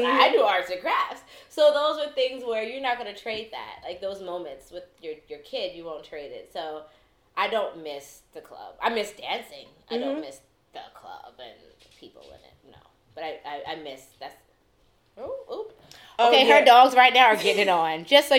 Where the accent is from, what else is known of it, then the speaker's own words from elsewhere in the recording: East Coast, United States; I'm like, I'm from the East Coast. What do you mean too direct?